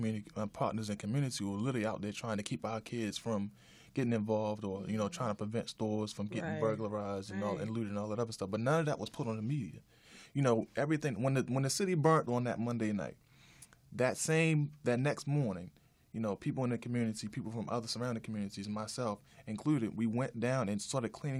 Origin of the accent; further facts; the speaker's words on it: Baltimore, Maryland, United States; So whenever I go places, and first I say I'm from Baltimore, it's, is it just like The Wire?